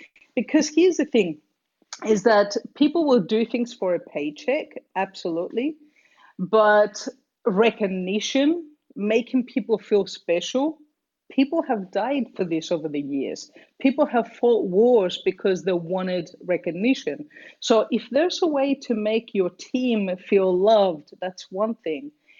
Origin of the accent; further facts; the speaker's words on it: Cyprus; also born or lived in Australia / London / Lithuania; So I'm originally from Cyprus. This is where I'm actually based at this point in time. I spent half my life living in Australia, though, and the other half living between Cyprus, London, slash a little bit of Lithuania.